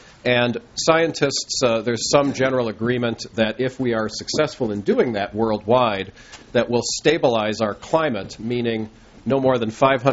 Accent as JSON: {"language": "English", "region": "Wisconsin", "country": "United States", "lives_now": "Santa Monica, United States", "said": "But I'm glad to be back here in the Midwest. I'm from Wisconsin, so I can handle it."}